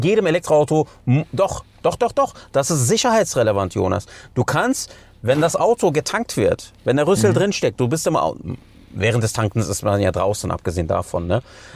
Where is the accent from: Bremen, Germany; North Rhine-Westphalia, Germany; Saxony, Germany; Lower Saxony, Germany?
North Rhine-Westphalia, Germany; Cologne; ich bin in Köln aufgewachsen. Das ist eine Großstadt